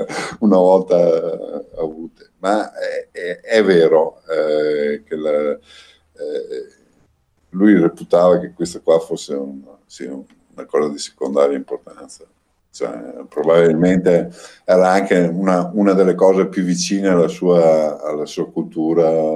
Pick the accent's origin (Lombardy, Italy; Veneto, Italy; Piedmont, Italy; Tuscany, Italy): Veneto, Italy; Padua; noi siamo di Padova.